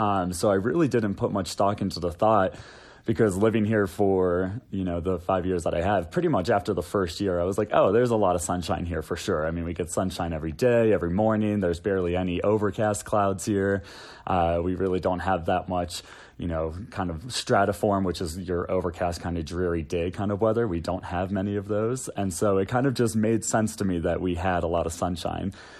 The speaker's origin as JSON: {"language": "English", "region": "Florida", "country": "United States", "tie": "born or raised there", "also_born_or_lived": "Carolinas", "lives_now": "Denver, United States", "said": "I am not from Denver. I'm not. I grew up in Florida on the coast, and then I came out here from the Carolinas about 6 years ago."}